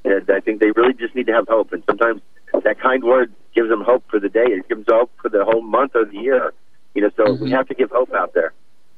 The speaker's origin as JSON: {"language": "English", "region": "Midwest", "country": "United States", "said": "I'm from the Midwest where at least, I mean, we don't even have to lock our doors."}